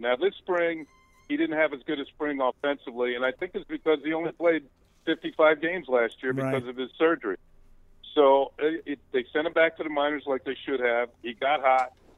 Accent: New York, United States; Even though I grew up in New York and then during high school, sometimes the snow was coming down.

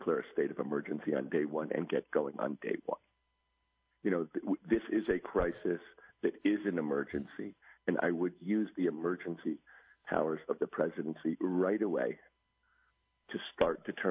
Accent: California, United States; I'm somebody who raises grass-finished cattle, chickens, and pigs in my home state of California.

